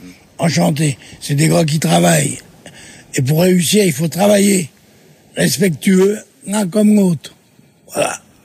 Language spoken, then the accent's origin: French; Pantin, Île-de-France, France; born there; À Pantin.